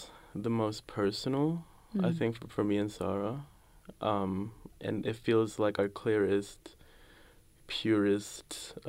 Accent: Manila, Metro Manila, Philippines; oh, this is like Manila, this is growing up in the Philippines.

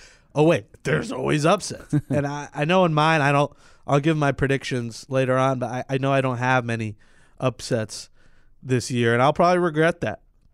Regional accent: New York, United States; I think we're just like, oh, whatever, we're from New York.

